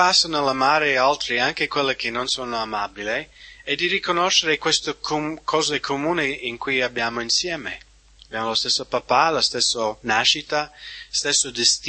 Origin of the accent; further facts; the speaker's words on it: United States; Io sono americano